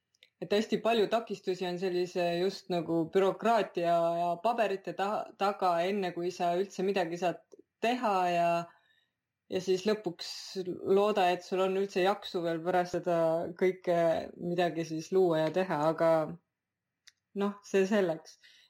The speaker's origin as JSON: {"language": "Estonian", "town": "Jõgeva", "region": "Jõgeva County", "country": "Estonia", "tie": "born there", "said": "kuna Jõgeva on minu sünnilinn ja siin on minu pere ja sugulased, et ja ma tunnen, et ma tahan elada seal, kus on kõik minu mälestused ja asjad, et siis ma olen selle linna valinud"}